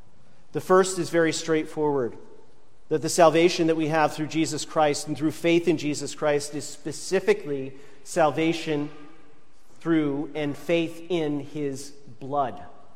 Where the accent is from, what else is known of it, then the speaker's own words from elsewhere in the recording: Oswego, New York, United States; When I was growing up in Oswego, New York, we used to drive by a place called the Oswego Redemption Center.